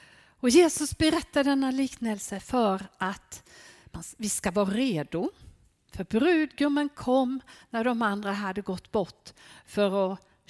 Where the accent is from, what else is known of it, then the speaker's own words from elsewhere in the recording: Sävsjö, Jönköping County, Sweden; Jag är uppväxt i Sävsjö, det vet Gunni. Så det är hemtrakter för mig det här.